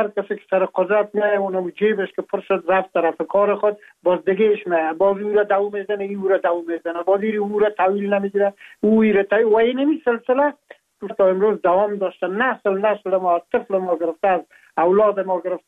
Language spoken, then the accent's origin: Persian; Afghanistan; now in France; ما هم در جمع عمو مردمایی بودم که از افغانستان بر آمدم و تقریبا این 3.5 سال میشه که ما در فرانسه زندگی میکنم